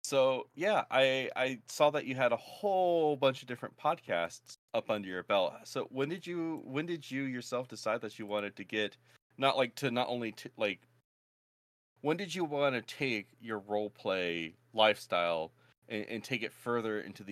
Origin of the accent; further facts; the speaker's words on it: New Orleans, Louisiana, United States; I'm from New Orleans, down here where I live.